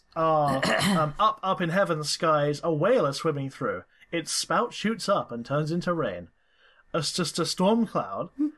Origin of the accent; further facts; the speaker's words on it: United States; And I'm American, not Japanese.